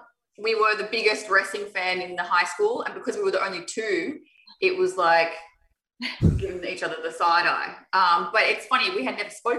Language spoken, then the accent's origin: English; Australia; You are correct, sir. Three Aussies.